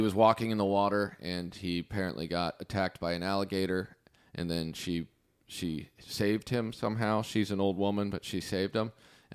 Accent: Kansas City, Kansas, United States; And I'm from Kansas City, and I would never recommend anyone live there.

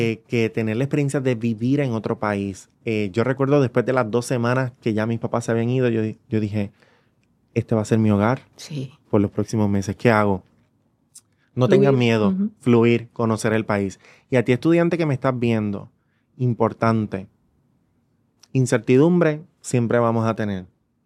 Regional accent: Puerto Rico; Que los puertorriqueños estamos en todos lados.

